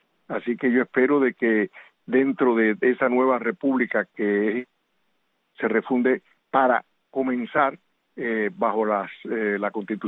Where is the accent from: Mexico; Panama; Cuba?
Cuba; moved away; cuando tuvimos que salir de Cuba, todos y cada uno de los cubanos que salimos, nunca nos olvidamos de Cuba y llevamos a Cuba